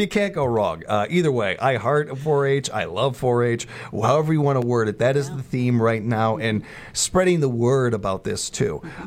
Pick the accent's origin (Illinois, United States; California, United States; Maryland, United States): Illinois, United States; Chicago; even as a city boy growing up in Chicago and everything